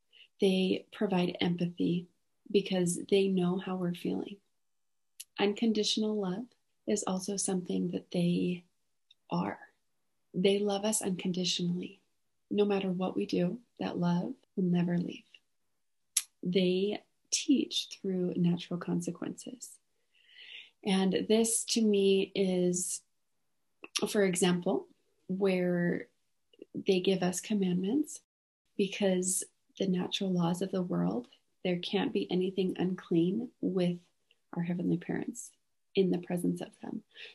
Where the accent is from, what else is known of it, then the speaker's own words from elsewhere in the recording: Boise, Idaho, United States; now in Logan, United States; We live in Logan, Utah, but I'm originally from the Boise, Idaho area.